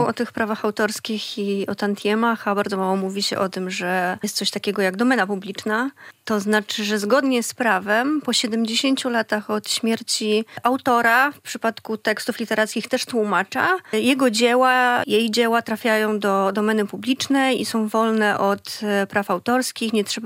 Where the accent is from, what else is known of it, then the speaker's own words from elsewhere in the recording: Zambrów, Podlaskie Voivodeship, Poland; Ja pochodzę z Zambrowa, czyli całkiem niedaleko Białegostoku i z przyjemnością tutaj wracam.